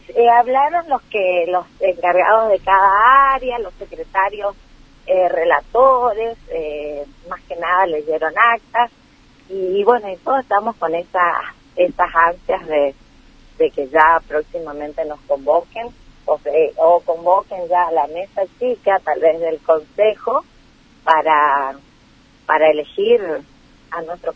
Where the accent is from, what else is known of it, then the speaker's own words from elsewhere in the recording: Chaco, Argentina; somos 33 congresales nacionales por Chaco, somos mirados al solo hecho de decir que somos de Chaco